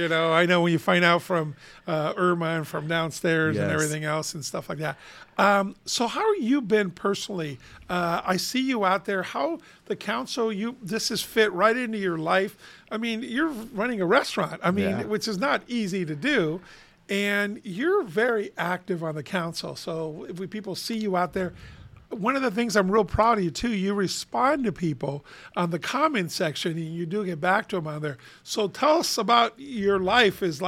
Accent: Cuba; moved away; But when I came from Cuba, I was a refugee, and everybody went to work, and I helped out with a paper route.

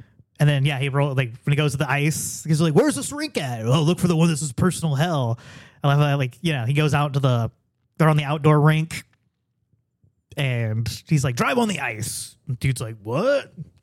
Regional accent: Louisiana, United States; I grew up in Louisiana

